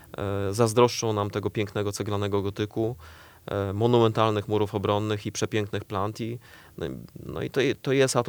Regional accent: Stargard, West Pomeranian Voivodeship, Poland; Ja w Stargardzie się, nie tylko w Stargardzie się urodziłem, ale w Stargardzie się naprawdę zakochałem.

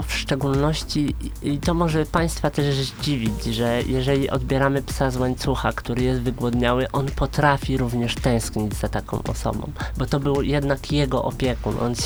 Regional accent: Stargard, West Pomeranian Voivodeship, Poland; potem wróciłem do rodzinnego Stargardu

